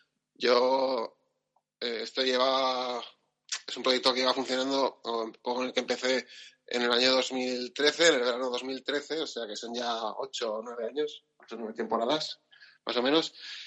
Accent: Pamplona, Navarre, Spain; porque yo soy de Iruña, ¿no?

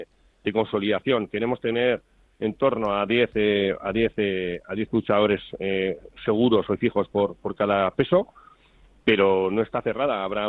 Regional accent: Bilbao, Basque Country, Spain; now in Vitoria, Spain; La promotora es de Bilbao, somos de Bilbao, aunque yo vivo en Vitoria.

